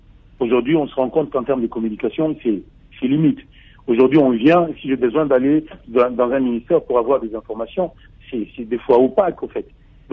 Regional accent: DR Congo; Mais je ne dis juste une chose, nous sommes tous des Congolais.

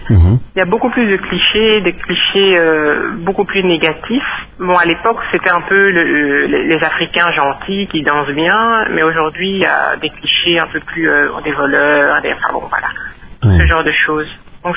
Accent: Brussels, Belgium; Je suis une Bruxelloise, Ixelloise pour être plus précise, parce que j'habite Ixelles, qui est un quartier qui a une identité congolaise particulière. En fait, c'est la commune où se trouve Matongé.

